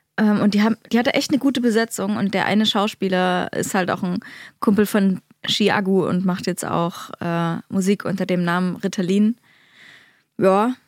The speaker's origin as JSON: {"language": "German", "town": "Leipzig", "region": "Saxony", "country": "Germany", "said": "Ja, das ist ja so, als Leipziger"}